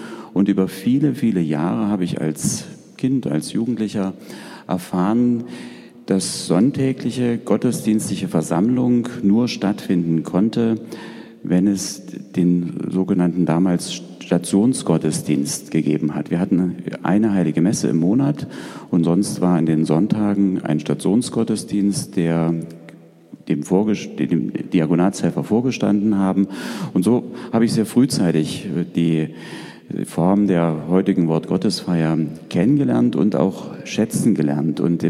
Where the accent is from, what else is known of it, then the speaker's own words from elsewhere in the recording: Erfurt, Thuringia, Germany; Ich komme hier aus Erfurt, aus der Pfarrei St. Laurentius.